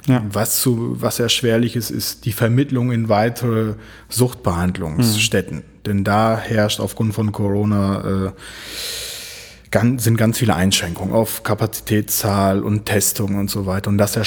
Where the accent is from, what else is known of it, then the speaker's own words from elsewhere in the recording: Bünde, North Rhine-Westphalia, Germany; In Bünde, genau gesagt.